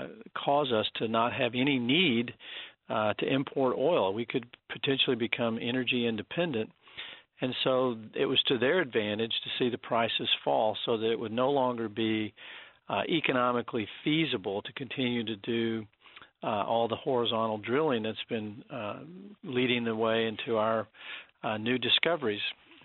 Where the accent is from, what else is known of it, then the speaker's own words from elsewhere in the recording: Texas, United States; I grew up in Texas, where my father runs an exploration company